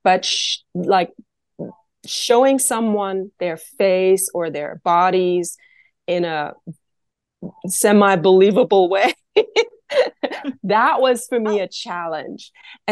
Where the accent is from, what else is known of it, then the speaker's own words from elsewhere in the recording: Kenya; And I was raised in East Africa, mostly Kenya, and something was always blooming.